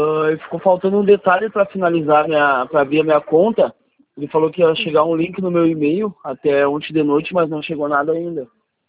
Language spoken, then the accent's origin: Portuguese; Porto Alegre, Rio Grande do Sul, Brazil; eu sou de Porto Alegre